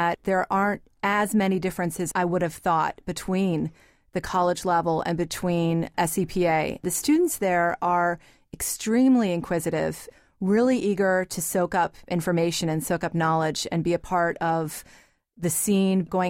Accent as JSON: {"language": "English", "town": "Washington", "region": "District of Columbia", "country": "United States", "said": "I'm from the East Coast. I'm from Washington, D.C."}